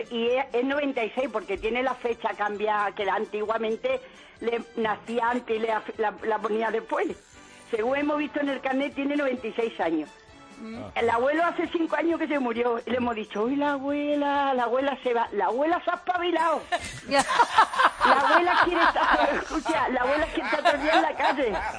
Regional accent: Sanlúcar de Barrameda, Andalusia, Spain; now in Madrid, Spain; yo estoy en Madrid, pero yo voy a Sanlúcar, que es mi pueblo. Vivo en Madrid.

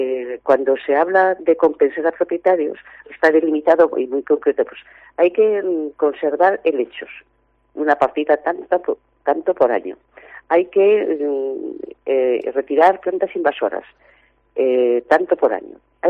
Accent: Capela, Galicia, Spain; Nosotros por la zona de Capela, de donde soy yo, también tenemos uno a medio hacer

